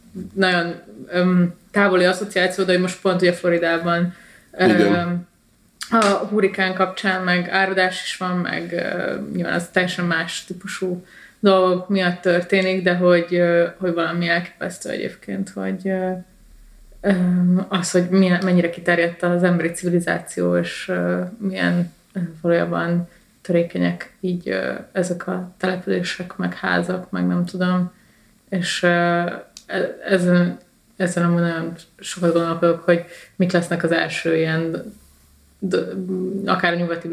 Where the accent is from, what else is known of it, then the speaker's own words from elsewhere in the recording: Budapest, Hungary; végül is így budapestiként